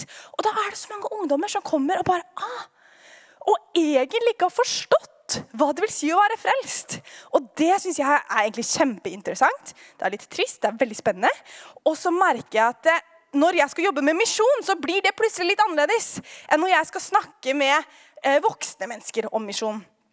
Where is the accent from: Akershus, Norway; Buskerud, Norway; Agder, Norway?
Akershus, Norway; Aurskog-Høland; Jeg er fra Aurskog-Høland, som bibelskolerektor gjør også her. Og så er jeg også halvt eller kvart trysling.